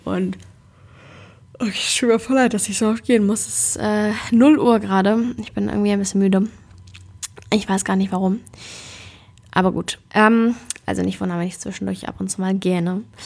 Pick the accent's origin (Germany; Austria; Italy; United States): Germany; Hamburg; Ich komme ja aus Hamburg ursprünglich